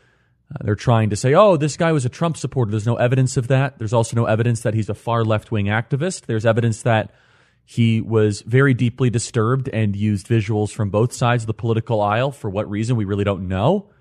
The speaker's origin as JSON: {"language": "English", "town": "Wheeling", "region": "Illinois", "country": "United States", "tie": "born or raised there", "said": "Highland Park is in the North Shore of Chicago. I grew up in Wheeling, Illinois, not far from there at all."}